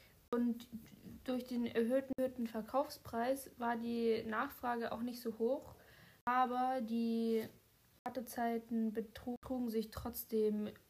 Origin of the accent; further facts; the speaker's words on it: Germany; Ich bin ja in der DDR aufgewachsen.